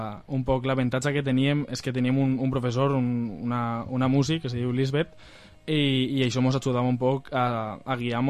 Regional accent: Villarreal, Valencian Community, Spain; yo soy de Villarreal

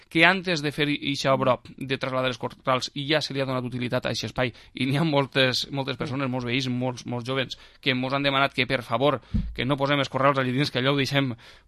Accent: Les Alqueries, Valencian Community, Spain; I les inversions en el poble de les Alqueries no van vindre ni per part de la Diputació, ni per part de la Generalitat, ni per part del mateix municipi.

